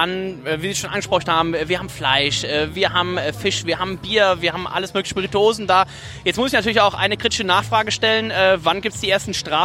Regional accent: Leverkusen, North Rhine-Westphalia, Germany; wir kommen eigentlich aus der gleichen Gegend. Also wir sind quasi im gleichen Sandkasten groß geworden in Leverkusen.

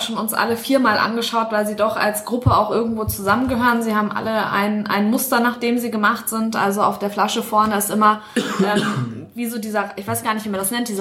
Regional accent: Northern Germany, Germany; born there; weil ich bin ja auch die Einzige, die wirklich gebürtige Norddeutsche ist

